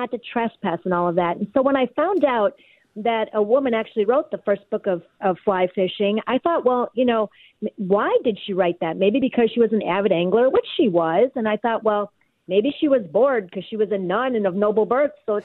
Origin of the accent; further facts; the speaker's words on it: West Bend, Wisconsin, United States; I grew up in West Bend, Wisconsin on Wallace Lake.